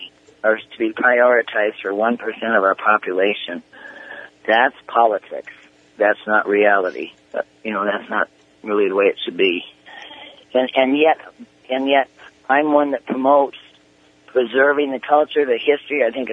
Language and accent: English; Spokane, Washington, United States; I grew up in Spokane, Washington, on the South Hill of Spokane